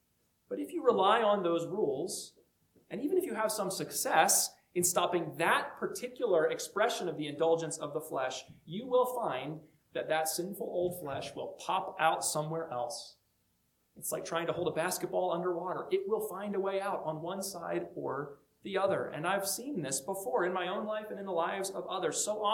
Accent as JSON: {"language": "English", "region": "Pennsylvania", "country": "United States", "tie": "born or raised there", "said": "I have always been thankful that I grew up around the Amish in Pennsylvania"}